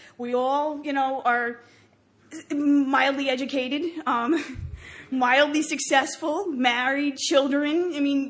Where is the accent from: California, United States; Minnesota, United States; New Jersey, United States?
New Jersey, United States; First of all, I'm from New Jersey. And if anybody knows anything about New Jersey, what you see in the movies and the TV is true. We talk funny.